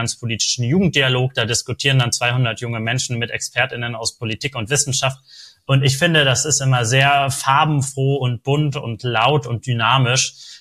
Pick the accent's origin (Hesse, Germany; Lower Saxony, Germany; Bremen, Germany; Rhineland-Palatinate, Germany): Bremen, Germany; wenn ich in meiner Heimatstadt Bremen ein Projekt gegen Antirassismus organisieren wollte